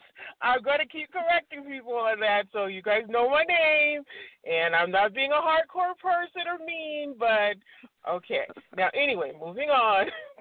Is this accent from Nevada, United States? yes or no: yes; Las Vegas, Nevada, United States; All right, it's … I'm your host from Las Vegas, Nevada